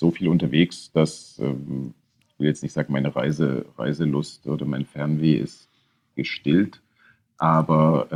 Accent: East Germany, Germany; Ich bin ja in der DDR aufgewachsen und habe das immer, war immer sehr stark in dem Bewusstsein, dass wir aus dem Land nicht rausgekommen sind und nicht reisen durften, wo wir hin wollten.

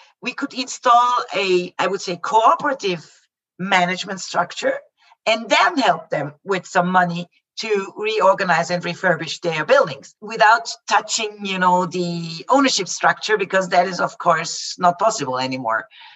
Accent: Vienna, Austria; this is the capital that is closest to my hometown, to Vienna.

